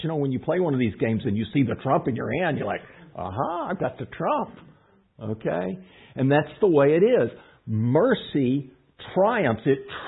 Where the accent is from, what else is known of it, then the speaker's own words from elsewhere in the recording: Texas, United States; And we'd be like, well, you know, we're from Texas. We're not really American, okay? We're more Texan.